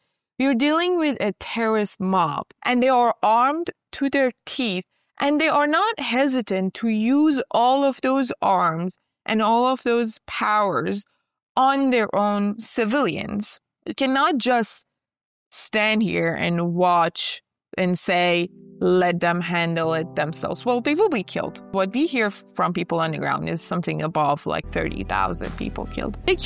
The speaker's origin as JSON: {"language": "English", "town": "Tehran", "region": "Tehran Province", "country": "Iran", "tie": "born or raised there", "moved": "as an adult", "lives_now": "United States", "said": "So I am 30 years old. I was born and raised in Tehran in a lower middle class family. I was raised in the southern part of Tehran, south towards the middle. Very lower middle class upbringing."}